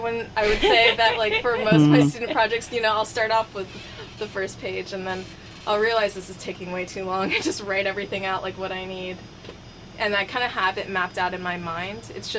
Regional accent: Santa Rosa, California, United States; now in Santa Cruz, United States; because I grew up in Santa Rosa

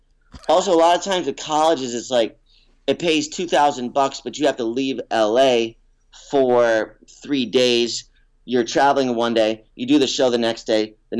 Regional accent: Albany, New York, United States; Yep, I'm from Albany, the home of bar fighting.

